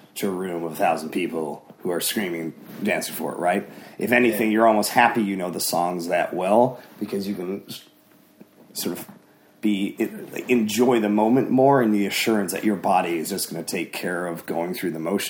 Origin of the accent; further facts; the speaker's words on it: Michigan, United States; and most of my life I grew up living in Michigan, and the piano that I learned how to play on and my dad are still there and still in the same house.